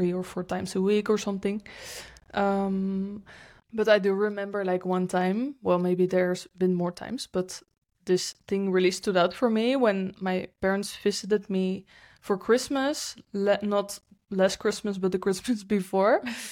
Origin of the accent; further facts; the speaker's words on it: Netherlands; now in Lisbon, Portugal; like I'm from the Netherlands, so I think a lot of people think that life is like amazing just because the sun is shining